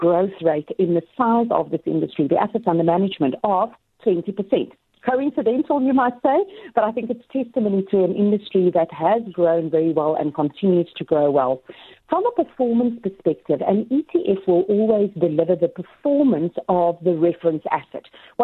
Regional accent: South Africa; And as a South African investor, the majority of my liabilities are still in South African rands.

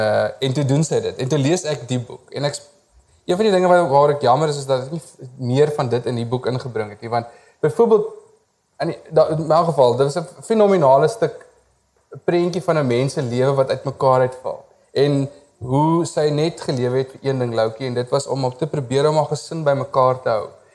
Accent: Cradock, Eastern Cape, South Africa; Ek is gebore in Kraddock, in die Karoo, waar ek groot geworden het, laerskool.

